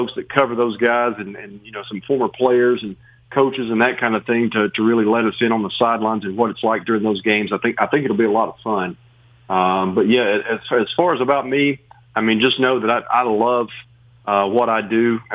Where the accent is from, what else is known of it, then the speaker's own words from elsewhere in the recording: Chattanooga, Tennessee, United States; I'm a South Pittsburgh resident, so I'm from the Chattanooga area. Grew up there, began working at the Times Free Press.